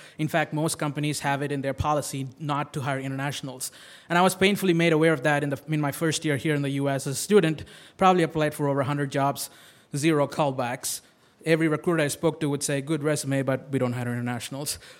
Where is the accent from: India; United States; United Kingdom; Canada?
India; because I grew up in India, nothing is official till it's on paper.